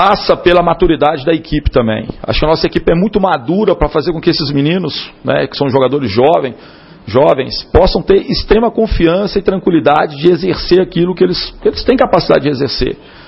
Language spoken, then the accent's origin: Portuguese; Minas Gerais, Brazil; Ah, eu sou mineiro, né, cara?